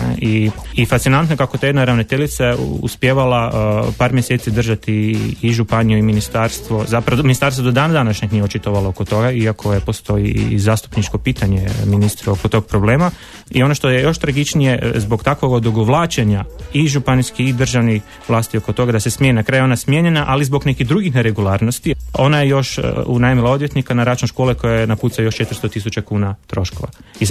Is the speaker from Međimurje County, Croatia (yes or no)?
yes; Međimurje County, Croatia; to se desilo od svih škola baš u onoj kojoj sam ja išao kao klinac u Međimurju.